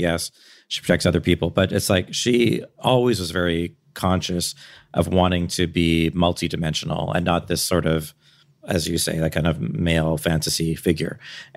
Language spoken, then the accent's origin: English; Canada